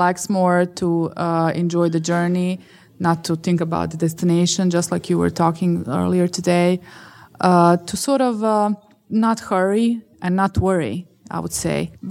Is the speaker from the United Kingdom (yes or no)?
no; Bosnia & Herzegovina; I grew up in Bosnia, but, I, was one of the only people, not just girls, but people during undergraduate studies